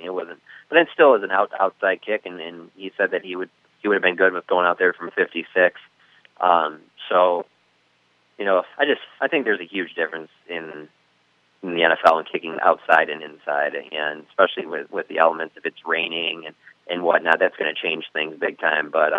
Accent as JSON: {"language": "English", "town": "Detroit", "region": "Michigan", "country": "United States", "tie": "born or raised there", "said": "I grew up in Detroit"}